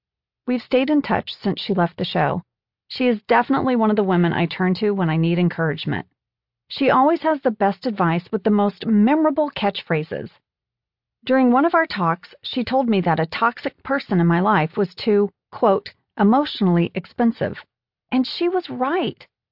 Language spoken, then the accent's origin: English; Indonesia; When I was growing up in Indonesia, I had a group of friends from Europe.